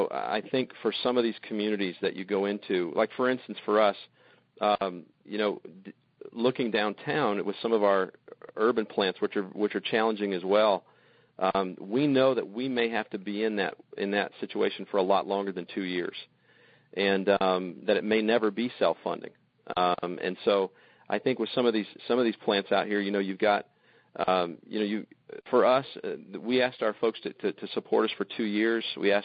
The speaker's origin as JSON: {"language": "English", "town": "Detroit", "region": "Michigan", "country": "United States", "said": "I've got a real heart for South Michigan because I'm from the Detroit area"}